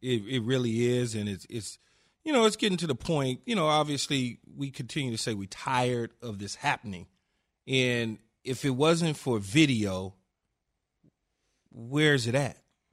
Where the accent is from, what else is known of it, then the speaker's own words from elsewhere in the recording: Los Angeles, California, United States; It growing up in South Central LA and seeing the way the police treated black people when I was growing up in South